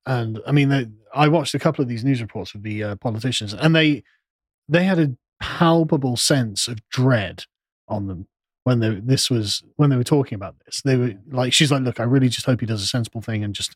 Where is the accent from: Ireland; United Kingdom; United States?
United Kingdom; England; I'm a black Catholic. I'm an Englishman.